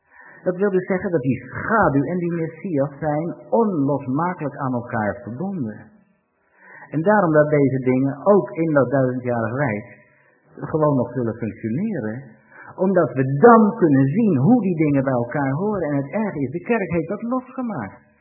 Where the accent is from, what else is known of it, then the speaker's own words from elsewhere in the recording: Netherlands; Maar laten we als Nederlanders, eens kijken wat hier in het land allemaal gebeurt.